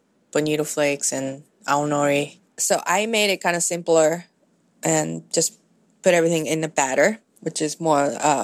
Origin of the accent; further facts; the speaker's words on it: Hiroshima, Japan; I grew up in Hiroshima, so Hiroshima style is like a little different than that.